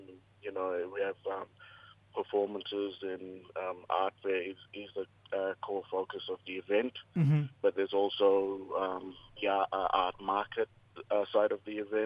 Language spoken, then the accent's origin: English; Queensland, Australia; I'm from Yinjinu, at the very top of Cape York there. My mom, the Angamuti and Yarikana people from that region, so the northernmost point of Queensland and the Australian continent.